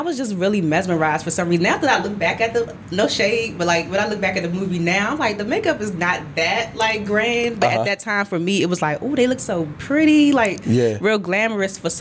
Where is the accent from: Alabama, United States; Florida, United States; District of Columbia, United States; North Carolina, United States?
District of Columbia, United States; Washington; So born and raised in Washington, D.C., as far as upbringing, I would say, I always tell people I grew up super Afrocentric.